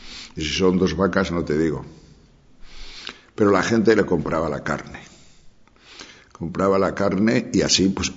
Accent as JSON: {"language": "Spanish", "region": "Castile and León", "country": "Spain", "tie": "born or raised there", "said": "Mi pueblo era un pueblo. Yo solo viví, y no mucho tiempo, algún tiempo en la niñez en mi pueblo. La sensación que tengo era muy buena, porque era gente como limpia, ordenada. Allí mandaba el cura y el maestro. Era un pueblo pequeño de la montaña de León."}